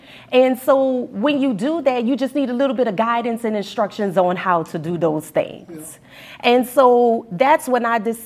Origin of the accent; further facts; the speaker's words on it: New Orleans, Louisiana, United States; I was born and raised in New Orleans. Great parents. My mom's a school teacher. My dad worked in construction